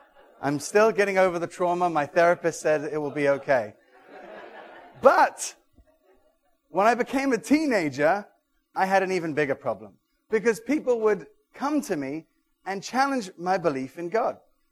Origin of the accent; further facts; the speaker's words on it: England, United Kingdom; also born or lived in Israel / France; now in San Francisco, United States; the son of a Scottish father, a Moroccan Jewish mother. I was born in Israel, I was raised in England and France, and now I live in San Francisco.